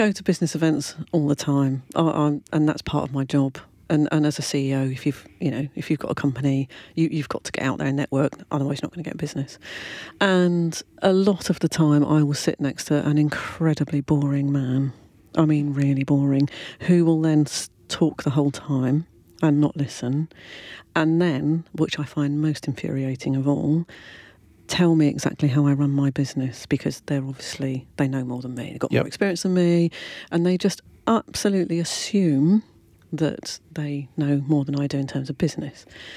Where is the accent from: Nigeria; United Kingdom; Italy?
United Kingdom; I've been brought up to be polite. Also, I'm British.